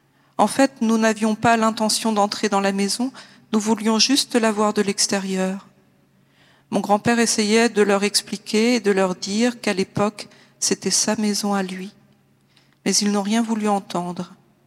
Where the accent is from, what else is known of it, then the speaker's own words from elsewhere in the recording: Jerusalem, Palestine; Je suis née et j'ai grandi à Jérusalem. Je suis une chrétienne luthérienne. Vivre comme femme palestinienne a toujours été un défi et rien n'a changé.